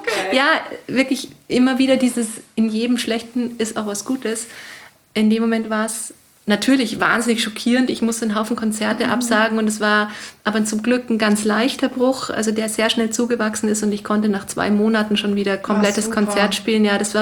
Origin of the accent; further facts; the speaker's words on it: Bavaria, Germany; Ich bin in Oberbayern aufgewachsen mit 5 Geschwistern und als Älteste von 6 Kindern.